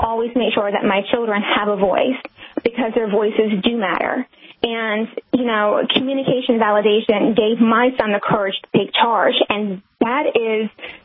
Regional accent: the South, United States; The way I was raised, the way my parents brought me up, I'm from the South. My dad was very old school.

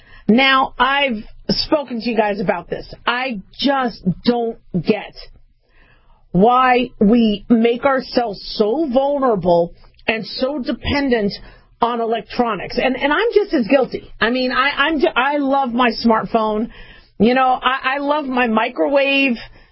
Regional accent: Arizona, United States; I grew up in Arizona and would have monsoon. Then the power would go out in the middle of the summer.

